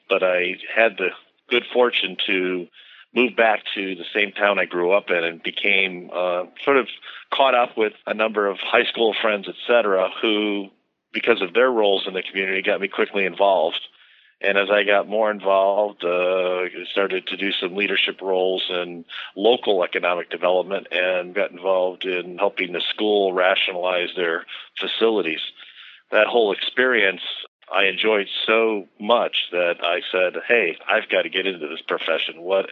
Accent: Cleveland, Ohio, United States; moved away as an adult; also born or lived in West Coast, United States / Northeast, United States; I was born and raised in Cleveland, Northeast Ohio. And following graduation from college, I left for a period of 25 years, lived on the West Coast and the Northeast, returning here in 2000.

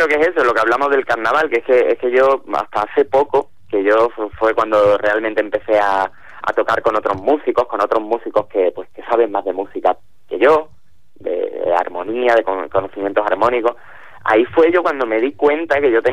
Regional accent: Cádiz, Andalusia, Spain; Yo, teniendo en cuenta que yo soy gaditano

